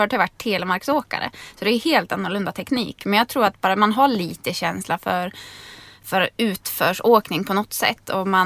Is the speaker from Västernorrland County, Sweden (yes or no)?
yes; Härnösand, Västernorrland County, Sweden; Härnösand.